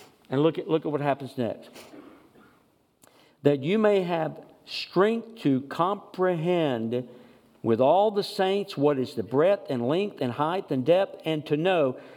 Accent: Texas, United States; You know, growing up in East Texas, there was a saying, I remember people saying, well, that's about as shallow as a cow track.

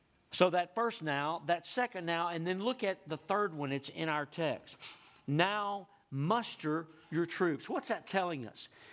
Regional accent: Texas, United States; born there; I was doing some thinking of being an East Texas guy. I was born in Northeast Texas, and so I remember towns often have a reputation for something.

